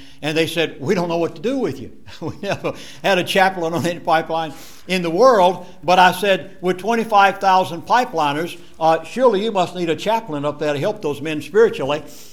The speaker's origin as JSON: {"language": "English", "region": "Georgia", "country": "United States", "said": "I'm from Georgia."}